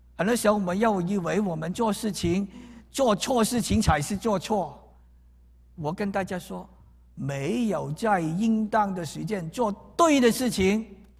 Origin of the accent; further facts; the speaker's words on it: Guangdong, China; 我们广东人说说离地啊